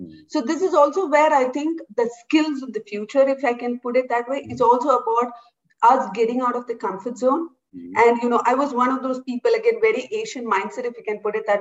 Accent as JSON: {"language": "English", "country": "India", "tie": "born or raised there", "moved": "as an adult", "said": "I grew up in India, I did my entire education in India, and I moved out in 2001, and I have lived in 13 countries since."}